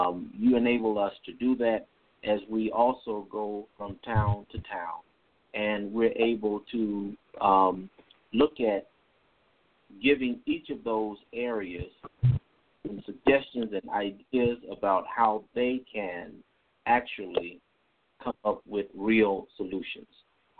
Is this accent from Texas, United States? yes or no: no; Chicago, Illinois, United States; when I grew up in Chicago, I learned that if you wanted something in the streets, you had to have some kind of hustle.